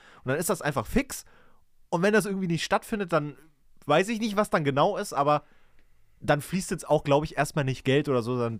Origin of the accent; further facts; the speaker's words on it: Saxony, Germany; now in Berlin, Germany; dann gucke ich manchmal auch in meiner Heimat, ob ich da nochmal was kriege. So in Leipzig oder Dresden oder so.